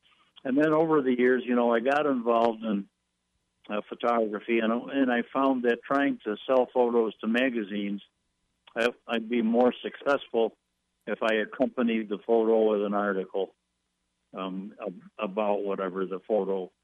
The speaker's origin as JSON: {"language": "English", "town": "Seabreeze", "region": "New York", "country": "United States", "tie": "born or raised there", "said": "I have an article about growing up on Arundhati Bay, which is where I grew up in Seabreeze when I was a kid."}